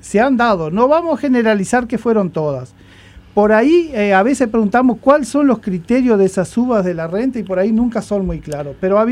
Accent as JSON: {"language": "Spanish", "town": "Bella Unión", "region": "Artigas", "country": "Uruguay", "said": "yo soy de Bella Unión"}